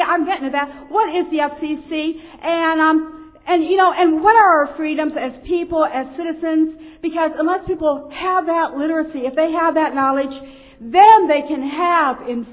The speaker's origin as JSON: {"language": "English", "town": "Olympia", "region": "Washington", "country": "United States", "said": "I'm from Olympia, Washington, the capital of the state of Washington."}